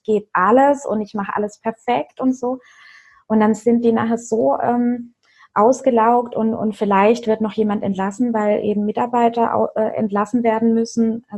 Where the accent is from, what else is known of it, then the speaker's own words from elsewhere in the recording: Baden-Württemberg, Germany; bei uns in der Gegend, also ich komme ja aus dem Schwarzwald, also Süddeutschland